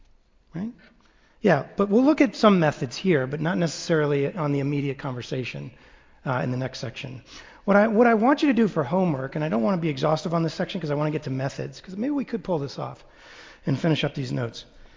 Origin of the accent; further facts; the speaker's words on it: Massachusetts, United States; Grew up in Boston, Central Mass, and went to public school.